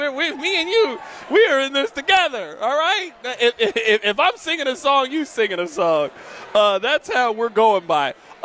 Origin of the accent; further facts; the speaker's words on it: Midwest, United States; I am proud to tell you guys I'm from the Midwest. I am not from the South.